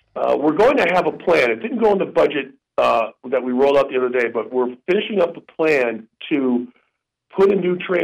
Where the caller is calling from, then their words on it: Palmer, Alaska, United States; No, I'm calling from Palmer.